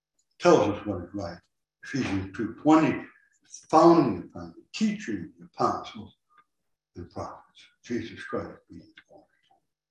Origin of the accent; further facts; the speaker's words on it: Colombia; now in United States; And I found out after I came over from Columbia that some of the, we had a group called the Knights of the Mystics.